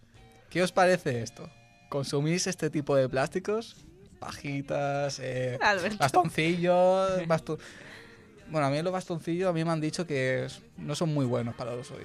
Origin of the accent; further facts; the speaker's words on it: Villajoyosa, Valencian Community, Spain; en mi ciudad, que yo, bueno, mi pueblo, que es Villajoyosa, está cerca de Benidorm